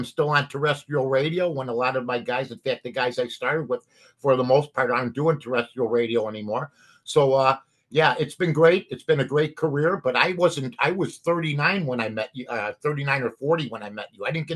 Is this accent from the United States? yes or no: yes; Chicago, Illinois, United States; but I grew up in Chicago. I grew up on the north side.